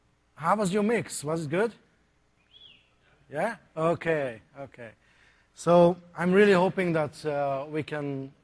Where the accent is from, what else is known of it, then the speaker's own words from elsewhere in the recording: Hungary; If you're wondering where the funny accent is from, we're actually from Hungary, which is the little red country surrounded by all the green ones.